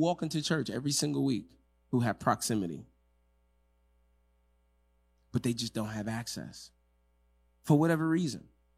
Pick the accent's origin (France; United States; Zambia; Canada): Zambia; Lusaka, Lusaka Province; first language English; I was born in Africa. So people often ask me, where are you from? I said, well, I'm from Lusaka, Zambia. And they would ask me, what's your mother tongue?